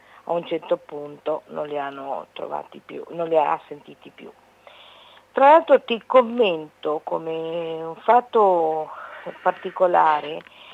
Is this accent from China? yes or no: no; Uruguay; nel mio paese, che è l'Uruguay.